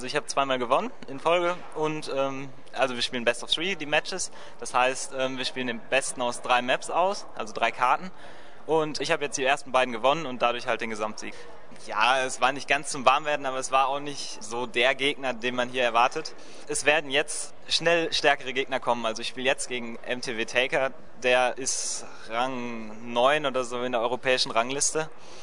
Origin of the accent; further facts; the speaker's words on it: Hamm, North Rhine-Westphalia, Germany; ich komme jetzt aus Hamm, habe jetzt nach Berlin halt auch eine Anreise.